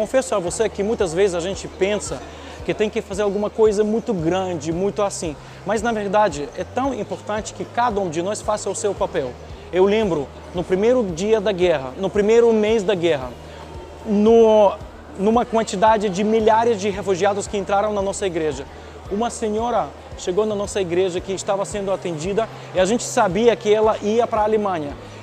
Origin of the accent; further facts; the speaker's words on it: Ukraine; Portuguese is a second language; Hoje na Ucrânia, eu sou da Ucrânia